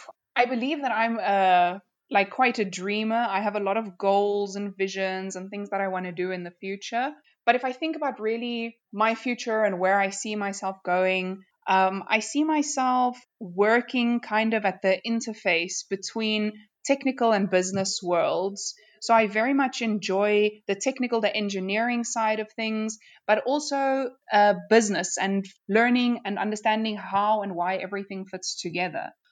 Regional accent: Cape Town, Western Cape, South Africa; I think I'm very biased because it's my hometown, my home city.

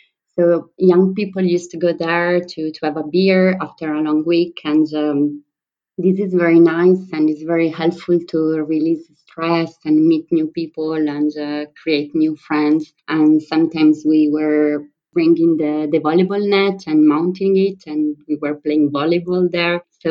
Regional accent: Italy; English is a second language; moved away as an adult; I'm 30 and I come from Italy. I grew up in a small town in the north of Italy, close to the Swiss border. When I was 19, I moved to Milan, where I started my university.

